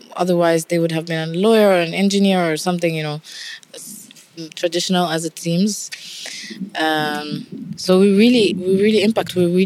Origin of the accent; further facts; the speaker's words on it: Egypt; I'm from Egypt. I'm young.